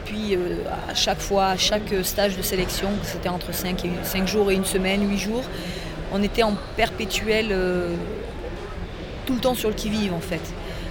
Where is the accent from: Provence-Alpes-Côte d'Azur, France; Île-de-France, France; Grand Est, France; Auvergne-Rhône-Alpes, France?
Provence-Alpes-Côte d'Azur, France; Moi, je suis des Alpes de Haute-Provence.